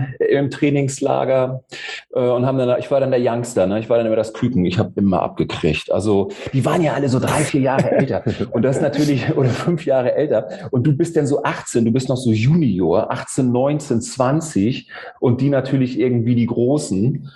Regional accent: Neumünster, Schleswig-Holstein, Germany; Und dann war in meiner Heimatstadt Neumünster im Norden Deutschlands, das war dann so eine kleine Triathlon-Hochburg

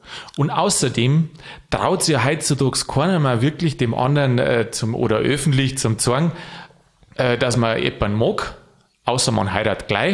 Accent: Bavaria, Germany; Ich sage dir jetzt aber den Brauch aus Niederbayern oder aus da der Region, wo ich herkomme

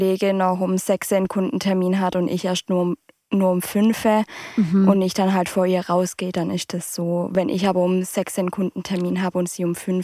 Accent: Fichtenberg, Baden-Württemberg, Germany; now in Mainhardt, Germany; Ich komme ursprünglich aus Fichtenberg, wohne aber mittlerweile in Meinhard.

